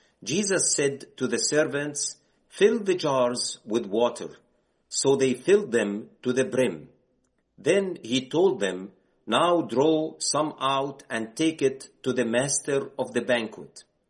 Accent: Jerusalem, East Jerusalem, Palestine; English is a second language; So I grew up in this context full of hatred, full of segregation. I grew up in East Jerusalem.

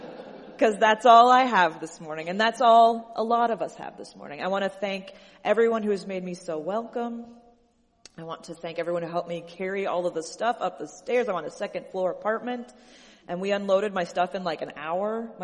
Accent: Washington, United States; I grew up in Washington State, looked out at the Cascade Mountains, was just always home to me.

